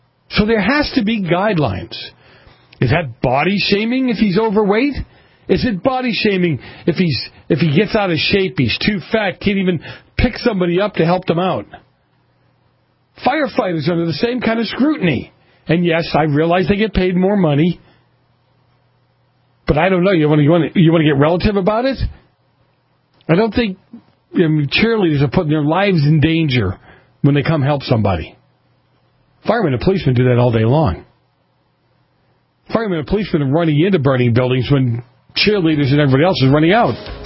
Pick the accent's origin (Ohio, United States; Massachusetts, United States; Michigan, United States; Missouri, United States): Massachusetts, United States; Boston; But I grew up in Boston, and I won't go naming the different divisions departments